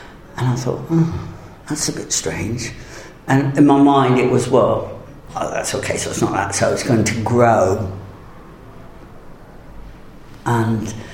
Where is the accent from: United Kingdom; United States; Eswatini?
United Kingdom; South West England; born there; I was born in Dorset, in a village, 66 years ago, so not surrounded by much technology.